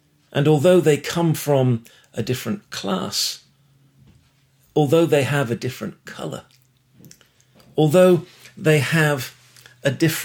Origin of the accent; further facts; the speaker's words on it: the north of England, United Kingdom; now in United States; As an Englishman, coming from the north of England, working class stock